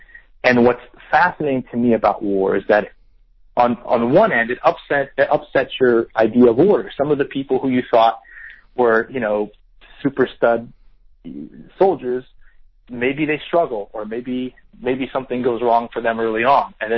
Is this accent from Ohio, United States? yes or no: yes; Canton, Ohio, United States; I grew up in Canton, Ohio, which is where I currently am standing.